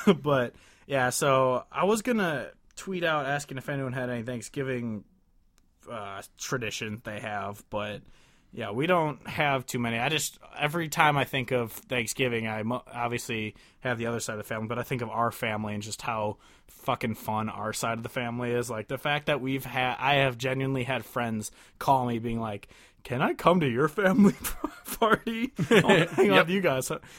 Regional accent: Midwest, United States; As a Midwesterner, I appreciate that other Midwesterners

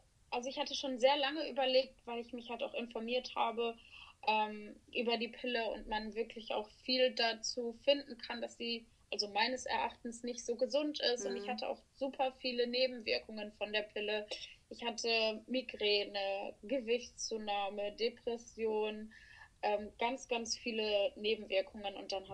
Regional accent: Mülheim an der Ruhr, North Rhine-Westphalia, Germany; ich komme aus dem Ruhrgebiet, aus Mülheim an der Ruhr, ist eine kleine Stadt in der Nähe von Essen und Düsseldorf.

